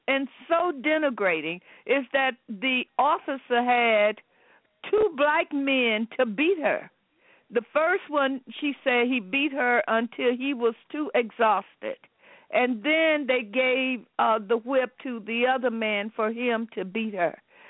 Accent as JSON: {"language": "English", "town": "Monroe", "region": "Louisiana", "country": "United States", "said": "I'm from Monroe, Louisiana, and I was talking to my brother"}